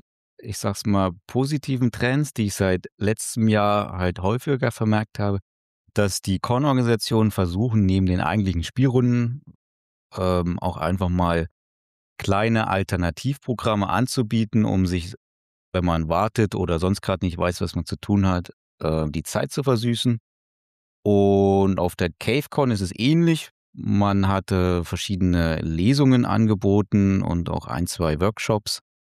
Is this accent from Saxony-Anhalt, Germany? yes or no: no; Bavaria, Germany; ich bin aus der Region rund um Franken